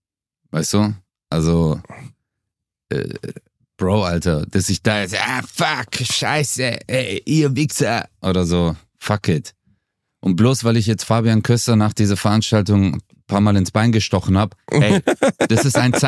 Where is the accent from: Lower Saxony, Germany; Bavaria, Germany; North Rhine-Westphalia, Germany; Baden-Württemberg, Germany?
Baden-Württemberg, Germany; Stuttgart; Also ich komme ja aus Stuttgart